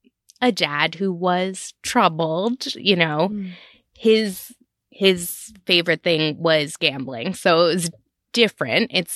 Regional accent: New Jersey, United States; I grew up in Central New Jersey, which Central New Jersey is a thing for all those people who say it's not.

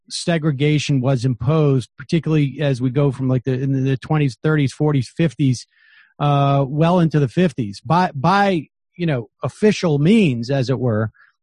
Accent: Massachusetts, United States; I mean, I grew up in Massachusetts

